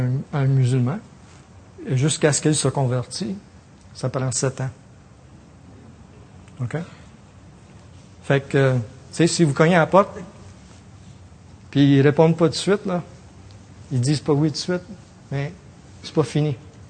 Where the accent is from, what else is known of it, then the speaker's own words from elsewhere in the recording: Ontario, Canada; je pense que je viens d'une culture plutôt anglaise. Je suis franco-ontarien, je ne suis pas québécois